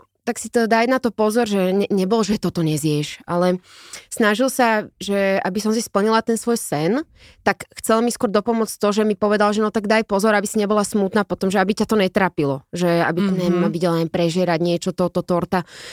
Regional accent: Bratislava, Bratislava Region, Slovakia; ja som z Bratislavy. Mm-hmm. To je každý v šoku, keď poviem, že ja som z Bratislavy, lebo vlastne už skoro nikto nie je z Bratislavy.

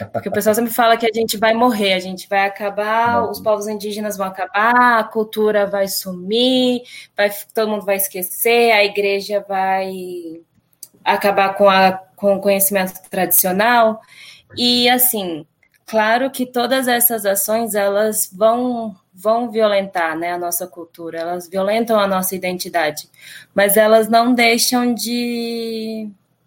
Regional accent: Brazil; Então, eu posso ser terena, mas eu sou brasileira, né?

